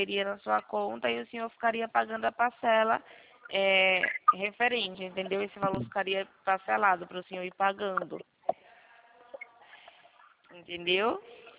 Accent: Campinas, São Paulo, Brazil; eu estou em Campinas.

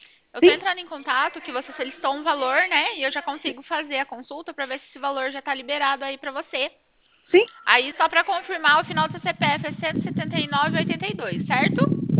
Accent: Cornélio Procópio, Paraná, Brazil; Eu sou aqui da cidade de Cornélio, aqui perto de Londrina

